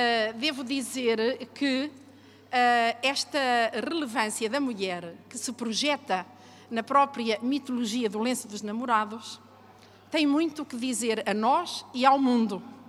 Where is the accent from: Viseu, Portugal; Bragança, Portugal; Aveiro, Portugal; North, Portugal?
North, Portugal; Eu sou do Norte, não sou minhota e recebi, em parte, uma cultura que ainda se aparenta com a cultura minhota.